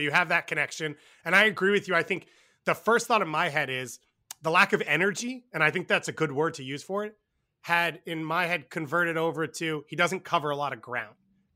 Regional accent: Montreal, Quebec, Canada; So I'm basically from Montreal.

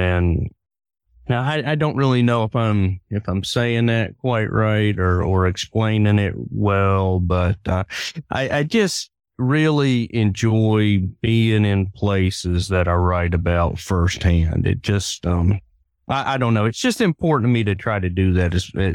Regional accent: Virginia, United States; Like down in southwestern Virginia, where I'm from

